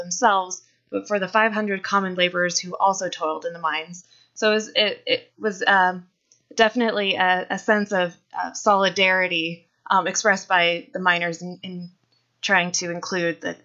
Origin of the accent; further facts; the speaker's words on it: Caldwell, Idaho, United States; He actually was bombed and killed in my hometown of Caldwell.